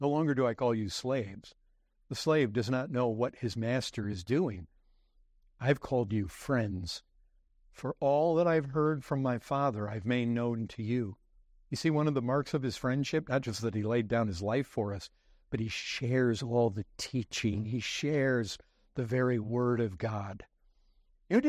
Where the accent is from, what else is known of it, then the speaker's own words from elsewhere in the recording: Michigan, United States; I grew up in Southwest Michigan. Since we were so close to Lake Michigan